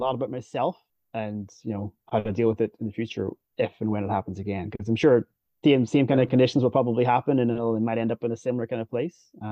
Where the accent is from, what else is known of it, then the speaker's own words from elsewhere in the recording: Northern Ireland, United Kingdom; moved away as an adult; now in Vancouver, Canada; Well, I'm originally from Northern Ireland, hence my SUP and Irish team name. And I came to Vancouver to go skiing for a season in 2012 and never went home. I decided to stay here.